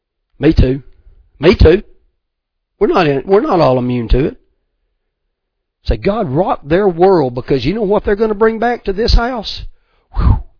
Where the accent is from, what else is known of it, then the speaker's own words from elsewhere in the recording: Georgia, United States; you got to realize we're from Georgia, and it's our culture.